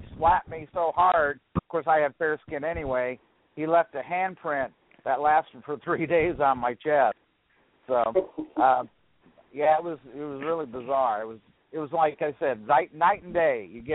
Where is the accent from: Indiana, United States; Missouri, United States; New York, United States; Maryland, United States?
Indiana, United States; Lafayette; And then I also refereed a match with him in my hometown here of Lafayette, Indiana.